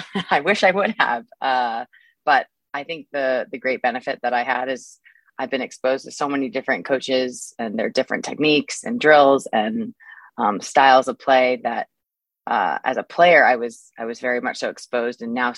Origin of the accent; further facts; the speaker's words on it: California, United States; There are two actually California teams that are nearby my hometown, and I really, really wanted to play on one of those teams.